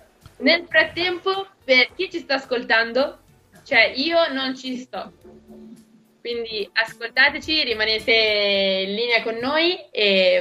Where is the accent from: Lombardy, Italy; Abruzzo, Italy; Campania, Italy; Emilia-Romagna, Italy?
Lombardy, Italy; Milan; now in Rome, Italy; Sono di Milano ma abito a Roma